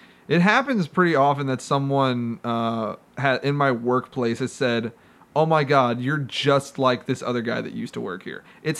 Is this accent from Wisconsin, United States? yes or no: no; Indiana, United States; and I don't know anything about the Colts, but I was like, I'm from Indiana.